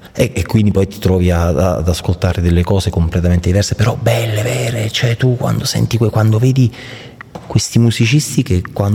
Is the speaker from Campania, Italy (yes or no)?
yes; Naples, Campania, Italy; Poi siamo napoletani, quindi c'è tutta una tradizione di musica meridionale italiana, popolare, che mi piace tanto.